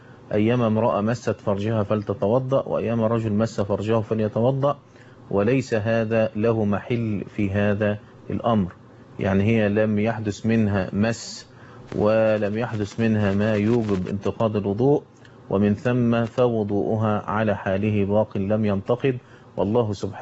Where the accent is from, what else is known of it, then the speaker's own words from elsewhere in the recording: Egypt; عندنا في مصر هنا أماكن زي الجيزة وزي البلبيس شرقية، أماكن زي السنبلوين في الدقهلية